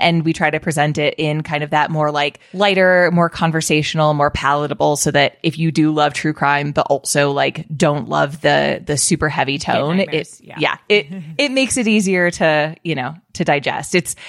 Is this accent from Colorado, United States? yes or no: yes; Colorado, United States; And one of those deaths happened in ashes in my home state of Colorado.